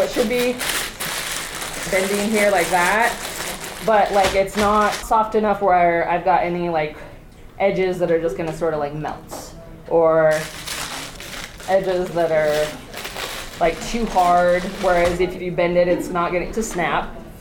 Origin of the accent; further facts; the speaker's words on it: Montana, United States; also born or lived in France / New York / San Francisco; And I actually grew up in Montana. I grew up near Great Falls. And I spent a lot of time away. I went lived for a year in France.